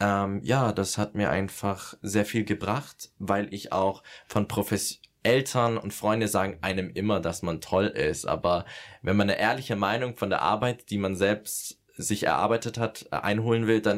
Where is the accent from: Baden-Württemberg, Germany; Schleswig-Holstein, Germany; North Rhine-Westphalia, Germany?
Baden-Württemberg, Germany; now in Berlin, Germany; jetzt bin ich nach Berlin gezogen. Ich bin ursprünglich ein Schwabe aus dem Baden-Württemberg